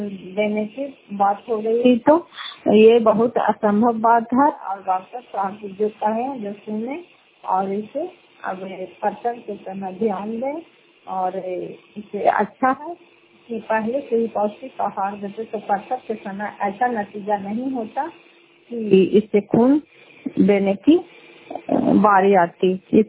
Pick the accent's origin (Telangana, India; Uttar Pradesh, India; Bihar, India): Bihar, India; Fatehpur; घर फतेहपुर पंचायत मकरौता जिला नालंदा करारपसरा ब्लॉक की निवासी हूँ।